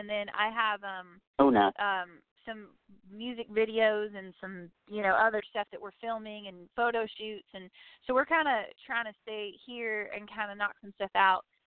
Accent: Bakersfield, California, United States; it's like home video of me back home in Bakersfield, you know, which is my hometown

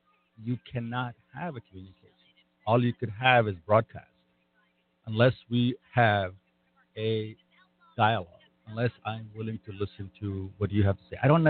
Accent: Kuwait; For instance, I grew up in Kuwait.

